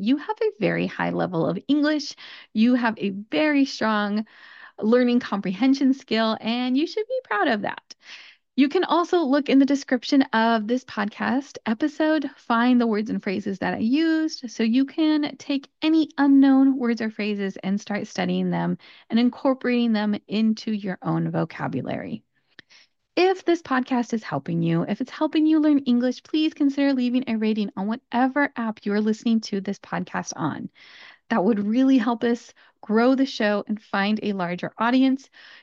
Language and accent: English; California, United States; I hope you learned a little bit about California, my home state, and the state that I love so much.